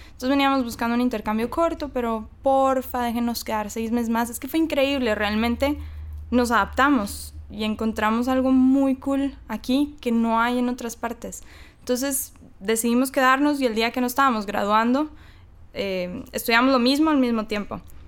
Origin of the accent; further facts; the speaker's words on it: Mexico; now in Costa Rica; Soy mexicana, pronto seré tica.